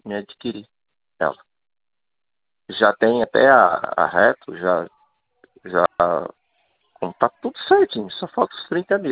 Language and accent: Portuguese; Paraná, Brazil; Paraná, que é a minha região, né? A minha cidade natal.